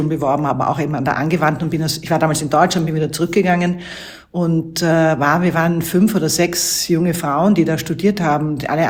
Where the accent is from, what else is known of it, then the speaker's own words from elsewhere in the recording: Vienna, Austria; Ich bin in Wien geboren und aufgewachsen und habe dort Design studiert, Industriedesign, mein Diplom gemacht Anfang der 90er Jahre